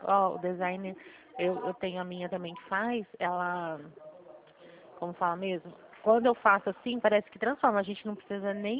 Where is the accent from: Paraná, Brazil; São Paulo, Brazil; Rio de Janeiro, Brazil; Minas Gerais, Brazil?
São Paulo, Brazil; aqui eu sou do estado de São Paulo